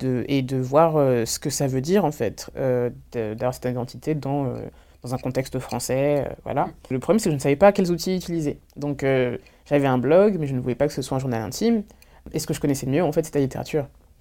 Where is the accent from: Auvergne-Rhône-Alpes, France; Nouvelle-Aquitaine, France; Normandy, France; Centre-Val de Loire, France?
Centre-Val de Loire, France; Orléans; born there; je suis la fille d'un homme congolais et d'une femme martiniquaise, je suis née à Orléans